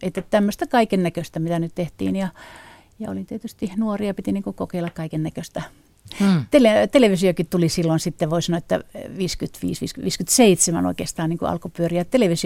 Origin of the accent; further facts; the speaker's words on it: Karttula, Northern Savonia, Finland; also born or lived in Kuopio; now in Helsinki, Finland; Karttulasta olen kotoisin, se on siinä Kuopion vieressä, että voin sanoa, että siellä on, olin varmaan 15 ensimmäistä vuotta, niin Karttulassa tietysti vähän vähemmän ja sitten olin Kuopiossa muutaman vuoden ennen kuin tulin Helsinkiin teatterikouluun.